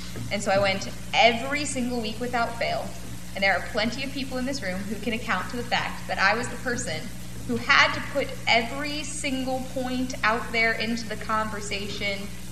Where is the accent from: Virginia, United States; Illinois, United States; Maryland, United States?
Illinois, United States; Palatine; I am from Palatine, Illinois, so north of Chicago in the suburbs, not really Chicago, but I like to pretend.